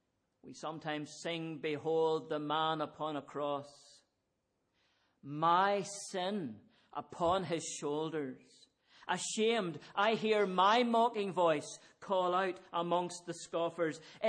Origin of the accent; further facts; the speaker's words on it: Northern Ireland, United Kingdom; I grew up in County Antrim.